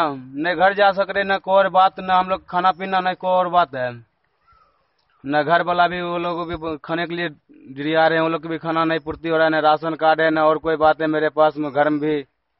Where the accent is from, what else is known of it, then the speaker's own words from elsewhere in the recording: Majhanpur, Bihar, India; now in Ghazipur, India; बेगूसराय जिला का मझनपुर, अपना बलिया जिला हुआ, दनौली फुलबलिया पोस्ट है।